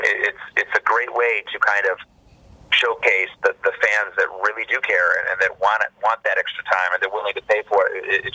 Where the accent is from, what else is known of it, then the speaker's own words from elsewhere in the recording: Midwest, United States; Because when we were growing up in the Midwest, that's what we had, man.